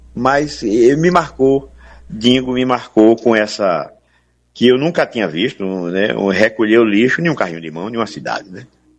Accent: Milagre, Bahia, Brazil; born there; Peixe e o Milagre, onde eu nasci.

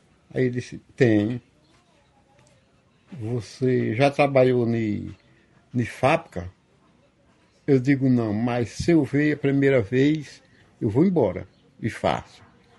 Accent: Pindobaçu, Bahia, Brazil; also born or lived in Campo Formoso; eu sou de Campo Formoso, nasci em Campo Formoso, ali na Tiquara, mas fui criado mais no Pindobaçu. E com 18 anos e pouco, eu já conhecia metade da Bahia.

